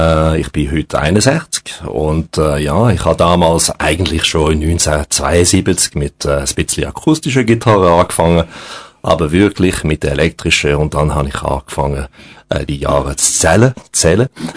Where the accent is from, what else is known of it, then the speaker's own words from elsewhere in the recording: Romandy, Switzerland; first language French; German is a second language; meine Muttersprache ist Französisch.